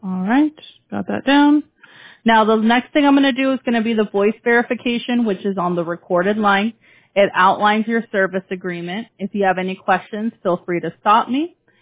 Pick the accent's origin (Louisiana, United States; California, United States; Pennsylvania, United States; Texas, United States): California, United States; So, yeah, unfortunately, I'm from California, so.